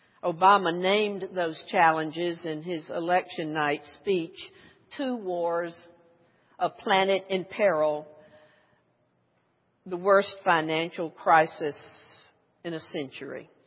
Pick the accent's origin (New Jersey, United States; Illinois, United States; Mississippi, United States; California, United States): Mississippi, United States; To give you an idea of where I have come from, I grew up in Mississippi at a time when water fountains at the railroad station had signs over them that read colored and white.